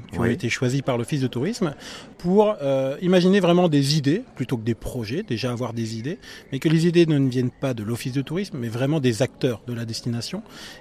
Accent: Grand Est, France; now in Bordeaux, France; Moi je suis originaire de Lorraine, mon entreprise est à Bordeaux, mais parce que je suis lorrain, je comprends beaucoup les Picards.

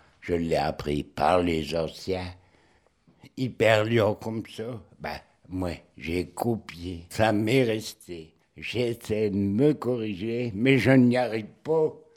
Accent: Béthisy-Saint-Pierre, Hauts-de-France, France; Oui, oui, oui, je suis un vrai Béthisien. Je suis né à Béthisy-Saint-Pierre de la Cabée des Vaches, rue, à l'heure actuelle, Emery, juste à côté de l'église.

